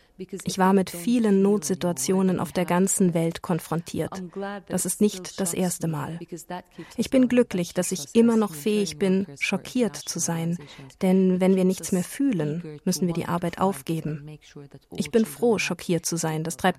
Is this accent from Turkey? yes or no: no; Jordan; Jordanien ist für mich nicht einfach ein Land, wo ich gelandet bin, um für eine humanitäre Organisation zu arbeiten. Das ist meine Heimat. Das ist der Ort, wo meine Kinder leben.